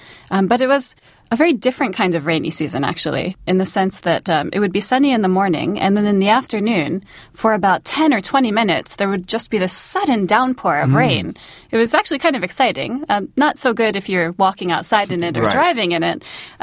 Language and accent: English; Northeast, United States; also born or lived in Louisiana; I grew up mostly in the Northeast, near Boston, Philadelphia, that area.